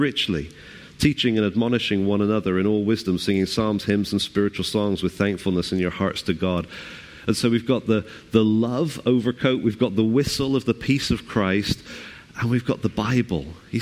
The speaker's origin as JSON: {"language": "English", "country": "United Kingdom", "said": "But, you know, we're very good at sort of halfway apologizing, aren't we, as British people, as humans."}